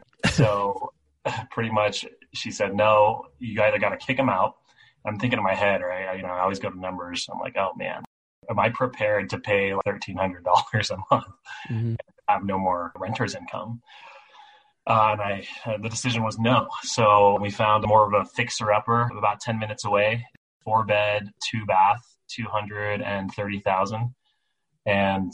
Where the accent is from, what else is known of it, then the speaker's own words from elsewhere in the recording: California, United States; moved away; Saw a home that I liked, brand new build. I'm from California originally.